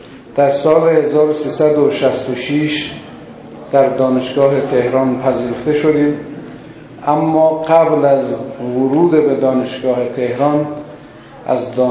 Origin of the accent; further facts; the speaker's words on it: Ashrafabad, Iran; در سال 1347 در روستای اشرف آباد به دنیا آمدم. تا سن 10 سالگی و یا 12 سالگی به طور قطع در روستا بودیم